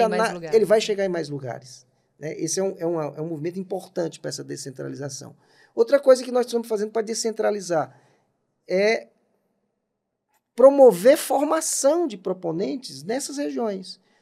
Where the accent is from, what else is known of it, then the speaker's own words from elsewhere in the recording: Ceará, Brazil; Uma pessoa física do Ceará, eu sou do Ceará, eu faço investimento